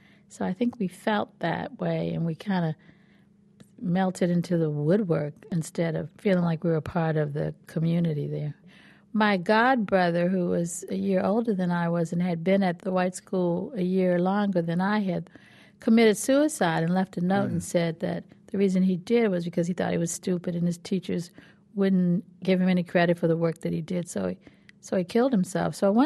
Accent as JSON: {"language": "English", "town": "Washington", "region": "District of Columbia", "country": "United States", "tie": "born or raised there", "also_born_or_lived": "Virginia", "said": "Well, I was born in Virginia, but I grew up in Washington, D.C."}